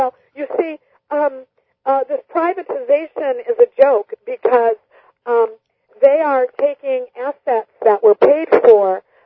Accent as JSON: {"language": "English", "country": "United States", "said": "as an American, I did not know what socialism was."}